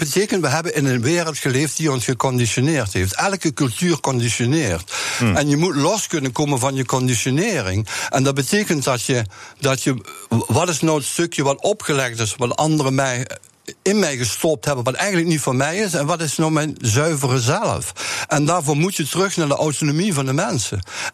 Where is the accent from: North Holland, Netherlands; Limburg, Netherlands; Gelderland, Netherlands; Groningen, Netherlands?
Limburg, Netherlands; Heerlen; Ik kom van Heerlen.